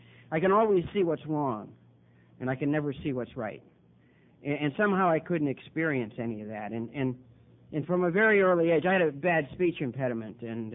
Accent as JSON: {"language": "English", "country": "Ireland", "said": "I'm the second child. The eldest son in a family of 11 children. I'm Irish."}